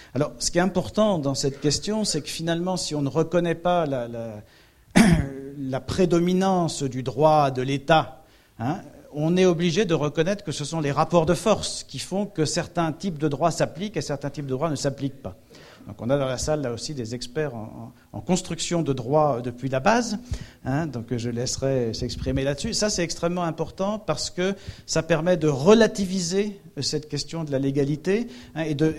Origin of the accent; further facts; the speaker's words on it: France; Mais comment est-ce que nous, en tant que Français, on peut dire c'est absolument aberrant de faire ce genre de choses?